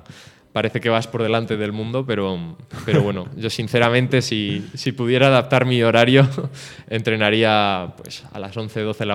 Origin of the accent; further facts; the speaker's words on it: Pozuelo de Alarcón, Community of Madrid, Spain; Y es algo extraño porque yo soy de Pozuelo.